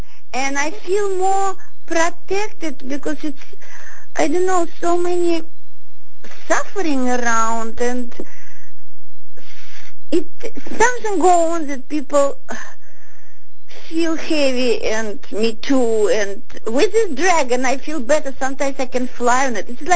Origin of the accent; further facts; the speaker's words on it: New Jersey, United States; I'm from New Jersey.